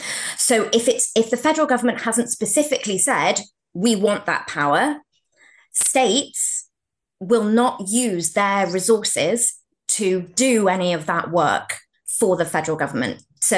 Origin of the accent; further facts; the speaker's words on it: United Kingdom; now in Toronto, Canada; the fact that I'm a British researcher working in Toronto